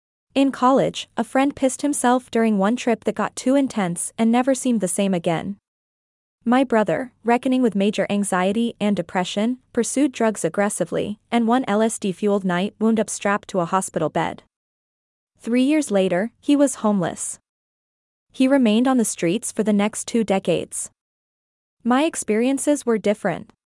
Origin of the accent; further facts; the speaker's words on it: Oregon, United States; licenses to become a psilocybin practitioner in my home state of Oregon, for example, are expensive to obtain